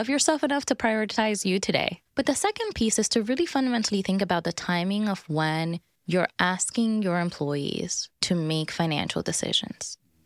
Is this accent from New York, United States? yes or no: yes; Bronx, New York, United States; I'm from the Bronx, so just check yourself.